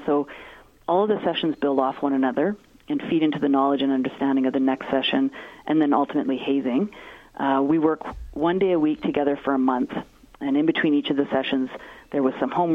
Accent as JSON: {"language": "English", "region": "Saskatchewan", "country": "Canada", "said": "Yeah, well, I am from Saskatchewan originally"}